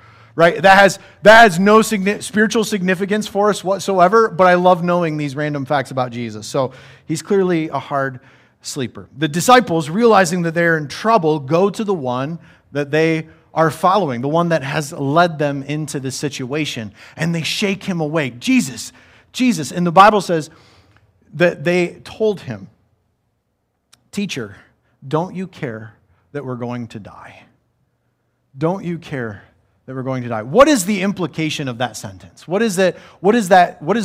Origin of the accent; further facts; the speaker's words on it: Michigan, United States; We're from Michigan. We all know about Edmund Fitzgerald.